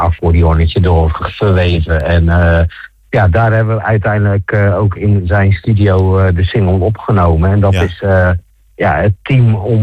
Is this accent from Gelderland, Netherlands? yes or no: no; Nieuwerbrug aan den Rijn, South Holland, Netherlands; Ik kom uit Nieuwebrug aan de Rijn.